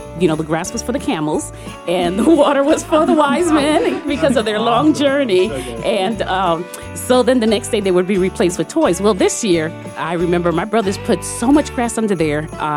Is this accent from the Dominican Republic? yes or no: yes; Dominican Republic; I do remember growing up in the Dominican Republic, we celebrated the Three Wise Men's Day, which was on January 6th.